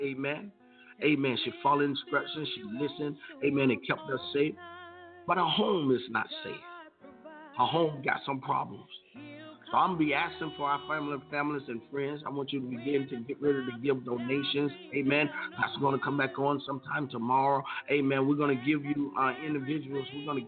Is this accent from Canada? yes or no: no; Florida, United States; I'm a firm believer that even though I'm from Florida and there's some devastating stuff happening in Florida